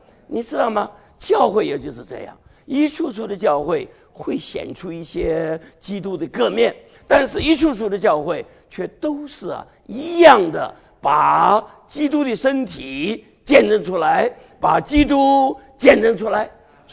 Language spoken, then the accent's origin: Chinese; China; 我是中国人，因为我是个中国人嘛